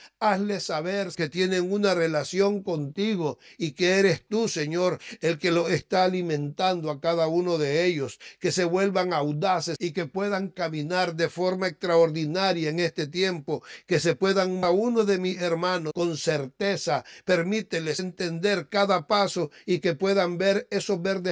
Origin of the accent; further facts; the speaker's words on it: Nicaragua; Es más, soy nicaragüense, imagínate, que en muchos lugares dicen, ah, usted es nicaragüense.